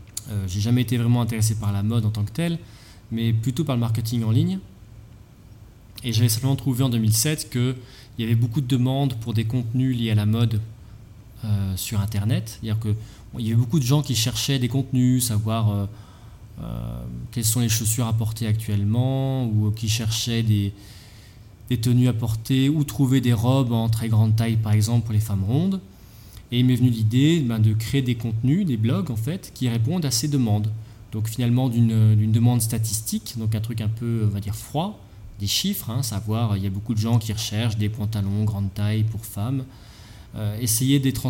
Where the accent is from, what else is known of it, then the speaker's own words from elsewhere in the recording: France; donc je suis français, j'ai 39 ans, je vis en fait entre les Antilles et l'Indonésie, c'est-à-dire entre l'île de Saint-Barthélemy aux Antilles et l'île de Bali en Indonésie